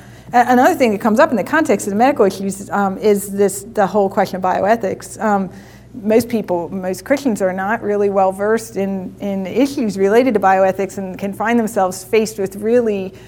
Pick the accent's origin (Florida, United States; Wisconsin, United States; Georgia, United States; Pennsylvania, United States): Pennsylvania, United States; Lancaster; because we're from Lancaster